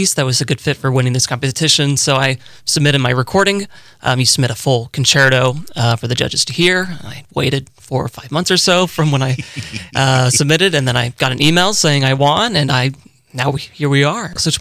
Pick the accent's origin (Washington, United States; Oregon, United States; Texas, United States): Texas, United States; now in Cleveland, United States; But I grew up in Texas, born and raised, but I met Octavio earlier in my career when I did my graduate studies at Michigan State University.